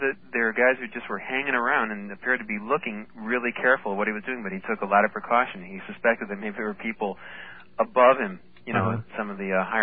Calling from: Queens, New York, United States

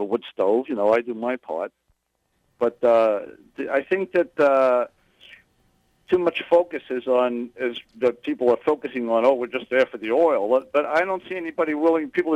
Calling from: Eastern Region, Iceland; I'm calling from East Iceland.

